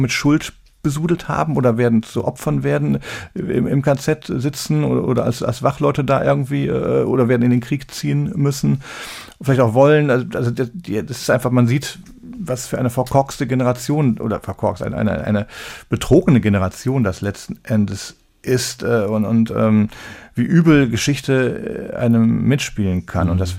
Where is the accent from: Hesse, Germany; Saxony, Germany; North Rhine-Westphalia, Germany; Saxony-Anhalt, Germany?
North Rhine-Westphalia, Germany; Cologne; weil ich kannte als Wessi, als Kölner, kannte ich halt die Ansichtskartenfotos aus Berlin